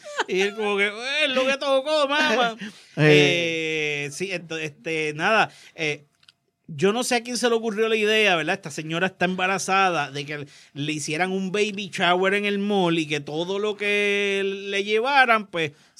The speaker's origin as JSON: {"language": "Spanish", "country": "Puerto Rico"}